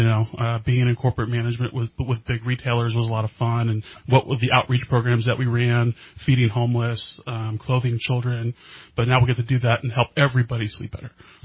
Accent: California, United States; moved away as an adult; now in Redding, United States; I moved up here originally from the Bay Area about in 2005, and then I married up here and got to live the Northern California life and raise 5 children.

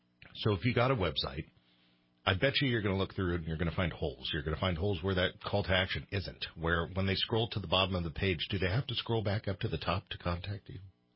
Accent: United States; well, I'm an American. I barely speak one language.

